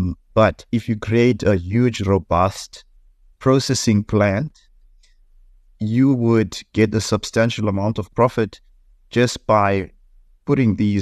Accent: Johannesburg, Gauteng, South Africa; When I was growing up, I thought these were natural features. I grew up in the Johannesburg area.

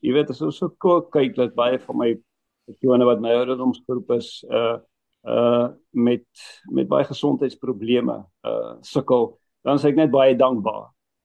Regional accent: Cape Town, Western Cape, South Africa; born there; het ons net mooi langs om my geboorteplek gewees in Eysterplaat in die lugmagbasis Eysterplaat

